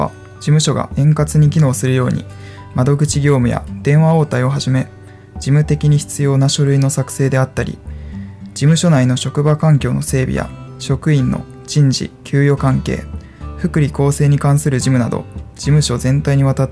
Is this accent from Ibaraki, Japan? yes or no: no; Shunan, Yamaguchi, Japan; 私は山口県の周南市というところです。